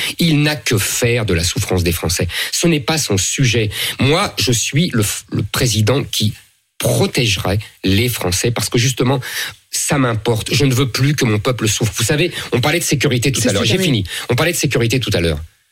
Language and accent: French; France; moi, vous savez, je suis un Français, c'est-à-dire que j'ai une conception de l'État protecteur